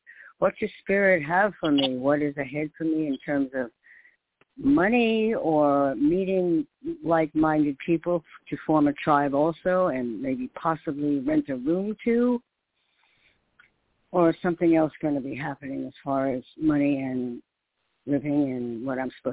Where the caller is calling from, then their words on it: New York, United States; Hi. This is … in New York, and thank you for taking my call.